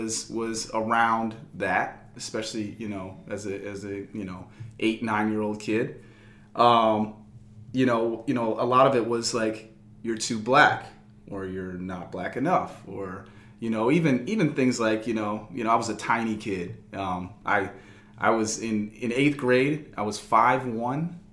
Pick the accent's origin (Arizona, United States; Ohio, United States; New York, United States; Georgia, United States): Ohio, United States; Bowling Green; I mean, I grew up in Bowling Green, Ohio. The son of a white mother and a black father in the 80s